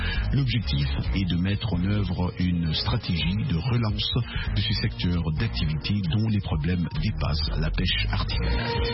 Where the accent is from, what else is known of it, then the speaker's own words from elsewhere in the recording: Bristol, Virginia, United States; non loin d'ici, chez moi, en Bristol, en Virginie, Tennessee aussi, le berceau de la musique country, hein, à cheval sur la frontière entre la Virginie et le Tennessee.